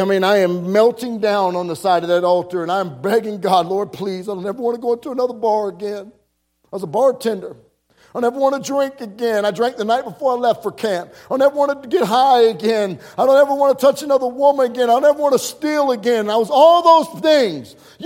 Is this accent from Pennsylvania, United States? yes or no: no; Arkansas, United States; I'm from Arkansas, Southeast Arkansas. I got saved down there. And you know what we have down there? We're 10 miles from Louisiana.